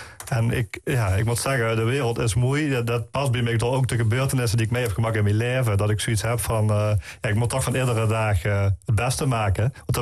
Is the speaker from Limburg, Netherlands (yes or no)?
yes; Venlo, Limburg, Netherlands; 37 jaar, geboren en getogen in Venlo, en nog steeds woonachtig in Venlo